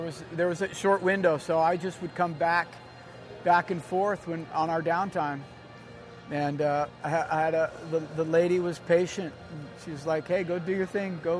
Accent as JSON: {"language": "English", "town": "Lake Tahoe", "region": "California", "country": "United States", "tie": "born or raised there", "said": "I grew up in Lake Tahoe, California. My dad was a mechanic. Fireman. I loved music."}